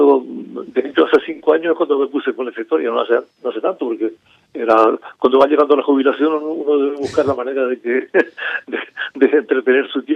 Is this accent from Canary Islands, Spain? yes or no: yes; Fasnia, Canary Islands, Spain; Yo soy natural de Fania, en Santa Cruz, en la provincia de Tenerife, y ahí en ese pueblo pequeño que se parece un poco a Wim en el sentido de que es sureste, de que es ventoso